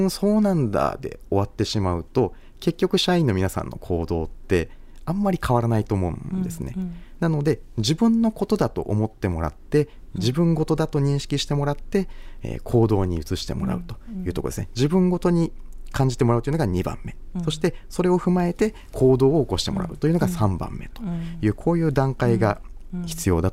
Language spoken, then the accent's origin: Japanese; Kyushu, Japan; でもそれはもう僕も九州男児なので似たようなところはありますので